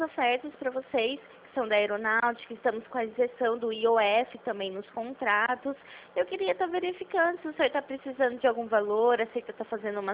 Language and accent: Portuguese; Pirassununga, São Paulo, Brazil; sou de Pirassununga